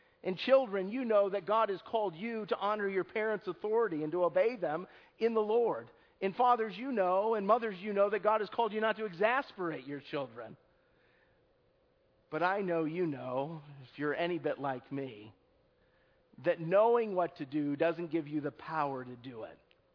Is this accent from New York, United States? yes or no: yes; Buffalo, New York, United States; I grew up in Buffalo, New York, and I was somewhat indifferent to the Steelers.